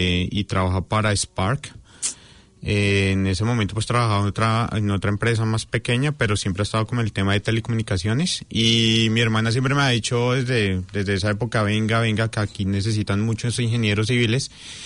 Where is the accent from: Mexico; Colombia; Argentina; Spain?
Colombia; Como nosotros como colombianos solo tenemos dos opciones, que es venir como estudiantes o como turistas